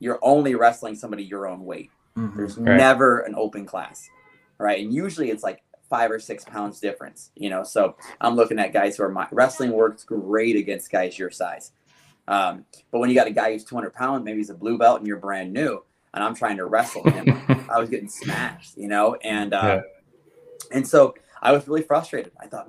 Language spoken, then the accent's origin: English; Ohio, United States; I'm from Ohio originally. I grew up wrestling.